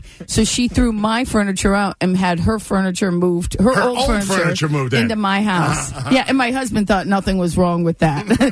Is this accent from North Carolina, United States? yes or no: no; Ohio, United States; because I grew up 30 minutes outside of Cleveland.